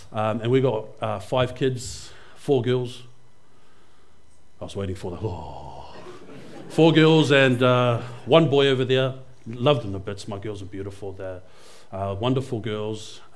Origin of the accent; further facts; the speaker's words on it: Auckland, New Zealand; I grew up in Grey Lynn. If you've ever been to Auckland, central suburbs in Tamaki Makaurau